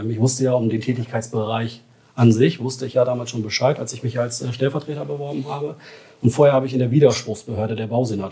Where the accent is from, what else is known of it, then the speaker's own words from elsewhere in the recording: Vegesack, Bremen, Germany; Ja, ich komme aus Fegesack. Also geboren bin ich in Fegesack.